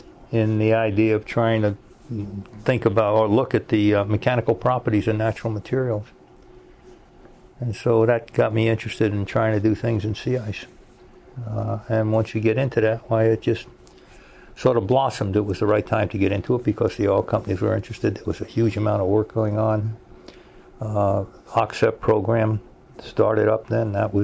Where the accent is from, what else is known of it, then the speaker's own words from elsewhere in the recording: New York City, New York, United States; I grew up in the Bronx. A kid in the East Bronx. Went to school and so on.